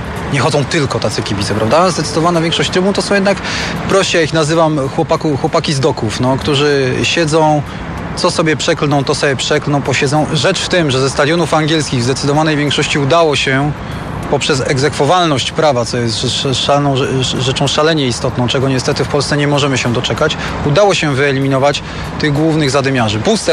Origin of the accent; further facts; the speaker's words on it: Warsaw, Masovian Voivodeship, Poland; jestem z Warszawy, wpadam na różnych ludzi